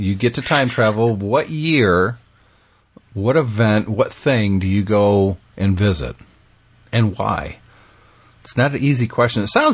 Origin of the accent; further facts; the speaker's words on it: Michigan, United States; Or they were so rusty because, again, I grew up and live in Michigan.